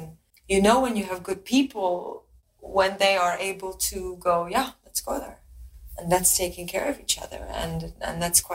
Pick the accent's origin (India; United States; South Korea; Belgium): Belgium; English is a second language; I'm from Belgium.